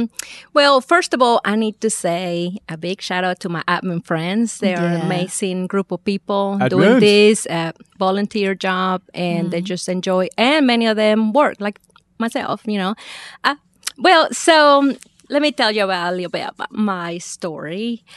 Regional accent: Veracruz, Mexico; accent: Mexican; English is a second language; Yes, in Veracruz, south of Mexico.

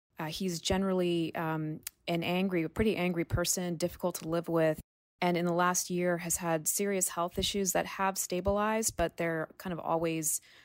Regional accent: Philadelphia, Pennsylvania, United States; from Philadelphia. I returned to my hometown to get any sort of office job I could find.

